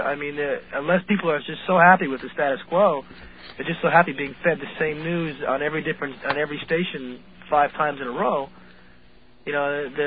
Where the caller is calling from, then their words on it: Norwalk, Connecticut, United States; Connecticut, Norwalk.